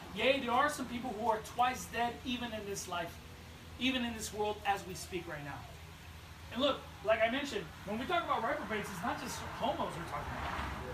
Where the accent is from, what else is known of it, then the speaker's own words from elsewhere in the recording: Long Beach, California, United States; Look, I grew up in Long Beach.